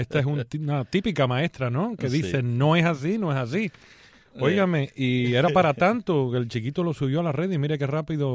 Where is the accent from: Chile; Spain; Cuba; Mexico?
Cuba; allá en mi pueblo, en Cuba